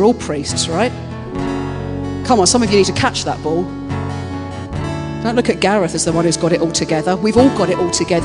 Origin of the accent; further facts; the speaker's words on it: United Kingdom; We're so British.